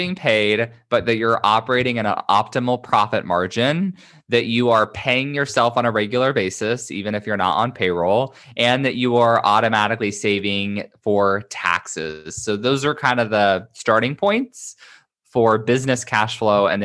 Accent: Midwest, United States; I'm from the Midwest, so of course I have family who's obsessed with them.

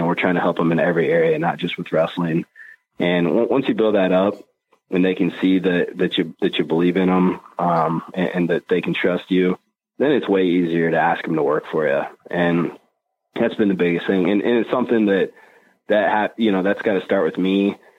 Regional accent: Des Moines, Iowa, United States; because I'm from the Des Moines area. I grew up in Des Moines, you know, went to high school in Johnston.

